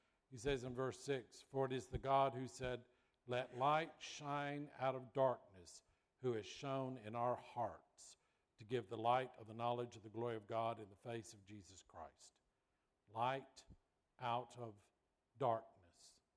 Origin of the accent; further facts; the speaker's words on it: Marietta, United States; I grew up in Marietta. That was pretty rural. We had a farm, but nobody ever said anything about stand hitched.